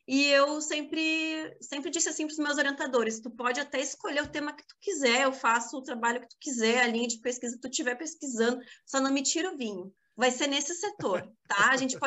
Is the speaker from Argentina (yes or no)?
no; Bento Gonçalves, Rio Grande do Sul, Brazil; Eu sou natural de Bento